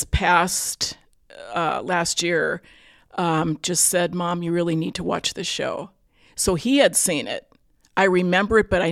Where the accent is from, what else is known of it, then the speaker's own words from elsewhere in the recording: Wisconsin, United States; moved away as an adult; now in Seattle, United States; I'm actually from the Midwest. Okay. I'm actually from Wisconsin. Go Packers. I moved out here like in the early 80s.